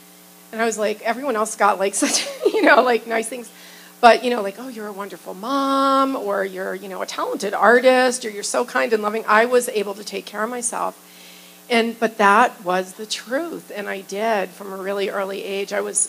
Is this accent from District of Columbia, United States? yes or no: yes; Washington, District of Columbia, United States; Well, I grew up in Washington, D.C., for the first till sixth grade.